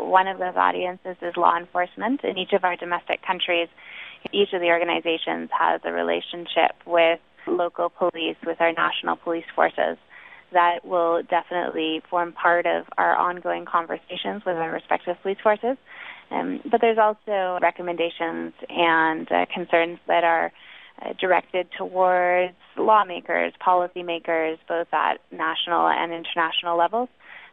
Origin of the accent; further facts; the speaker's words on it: Canada; As a lawyer and a policy staff that works directly on policing and protest in Canada, my home country